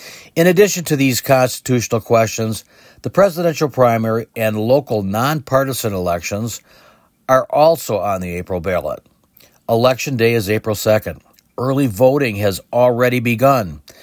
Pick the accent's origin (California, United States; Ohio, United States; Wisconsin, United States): Wisconsin, United States; Racine; Racine, my hometown, used the money to purchase a mobile voting